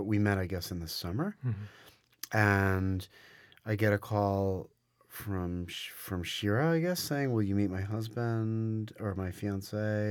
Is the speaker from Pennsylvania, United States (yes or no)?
yes; Pittsburgh, Pennsylvania, United States; also born or lived in Israel; she and I grew up together in Squirrel Hill, Pittsburgh. I was born in Israel but grew up in Pittsburgh.